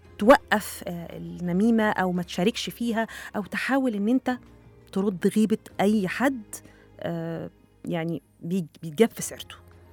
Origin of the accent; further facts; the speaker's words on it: Egypt; الحمد لله بقى إحنا كمصريين عندنا ميزة كبيرة قوي وعظيمة قوي بصراحة